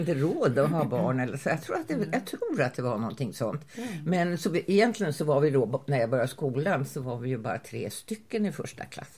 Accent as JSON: {"language": "Swedish", "town": "Tyresö", "region": "Stockholm County", "country": "Sweden", "tie": "born or raised there", "said": "Jag är ju uppvuxen i Tyresö."}